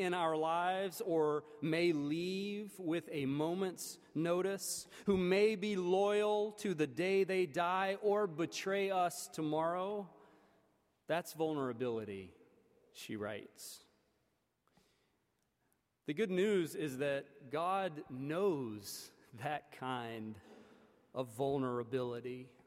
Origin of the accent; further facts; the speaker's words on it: North Carolina, United States; When an entire state, my home state of North Carolina, seems consumed with fears about the differences of a few.